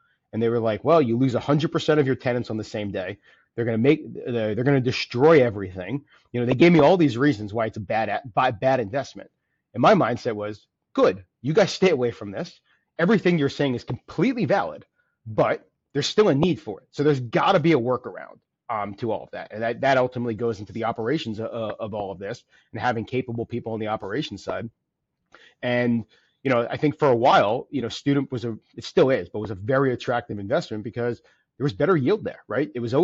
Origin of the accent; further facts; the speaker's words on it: New Jersey, United States; I was living in New York City, I was from New Jersey.